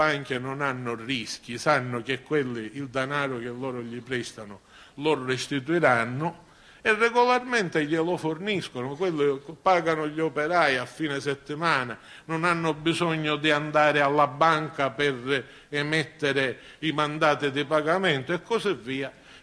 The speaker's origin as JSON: {"language": "Italian", "town": "Carini", "region": "Sicily", "country": "Italy", "tie": "born or raised there", "said": "io lo so per certo al mio paese, a Carini"}